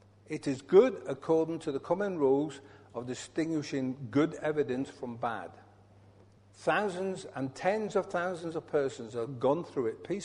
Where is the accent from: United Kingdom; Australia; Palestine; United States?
United Kingdom; Scotland; I come from Scotland, as you probably know by now, despite my accent.